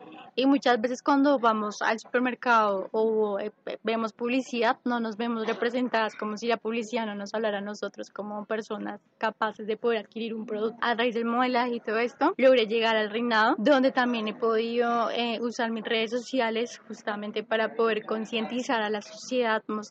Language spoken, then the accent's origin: Spanish; Bogotá, Bogotá Capital District, Colombia; now in Palmira, Colombia; Soy de Bogotá, actualmente vivo en Palmira, Valle del Cauca.